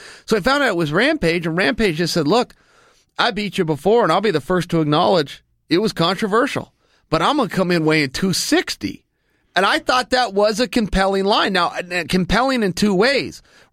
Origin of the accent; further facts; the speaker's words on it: Westland, Oregon, United States; I will go years in my hometown of Westland, Oregon, and never hear a horn.